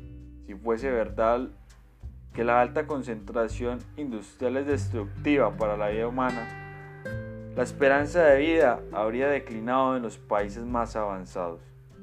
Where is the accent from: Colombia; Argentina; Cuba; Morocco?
Colombia; Como amante de esta y como colombiano, analizaré algunos principios de nuestra Constitución